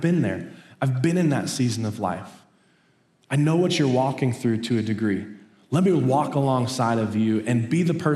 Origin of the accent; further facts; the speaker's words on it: Colorado, United States; I grew up in Colorado, and I wanted to play for the Denver Broncos. I grew up playing football.